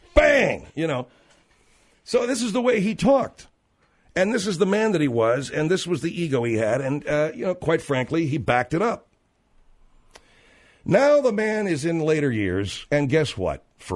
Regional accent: California, United States; and I say this with pride, being a Californian

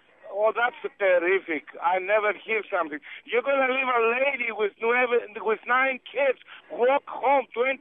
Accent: Greece; English is a second language; I'm Greek myself. I'm from Greece.

